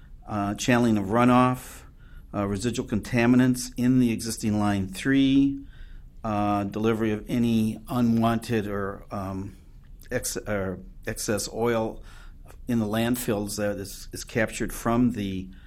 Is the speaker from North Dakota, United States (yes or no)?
no; Wisconsin, United States; I'm retired, but I come from Wisconsin, where I spent 30 years working for the Wisconsin DNR in environmental regulatory management.